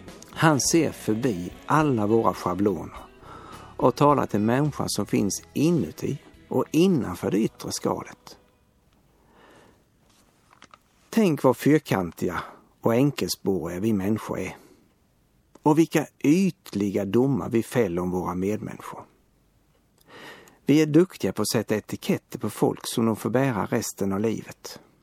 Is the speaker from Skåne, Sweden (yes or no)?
yes; Lönsboda, Skåne, Sweden; I min hemort Lönsboda, där jag växte upp, var det mycket vanligt att man fick öknamn som barn och behöll dem livet ut.